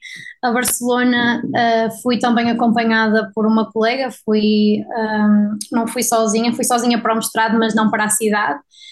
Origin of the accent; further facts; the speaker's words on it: Portugal; now in Spain; Sempre que eu digo que sou de Portugal, toda a gente me diz: ah, adoro Portugal